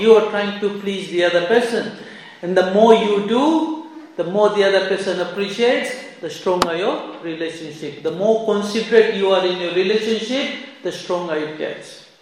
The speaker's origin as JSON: {"language": "English", "country": "Fiji", "said": "Now, the place where I was living, in Fiji, what they do is, I'm from Fiji, by the way, right?"}